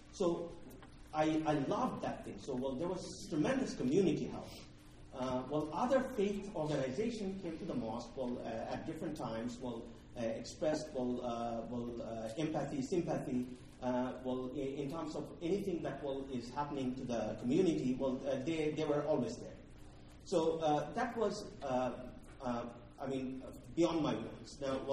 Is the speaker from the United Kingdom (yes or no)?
no; Bangladesh; now in Tuscaloosa, United States; I'm from Bangladesh, so I was born Muslim, but I was never practicing.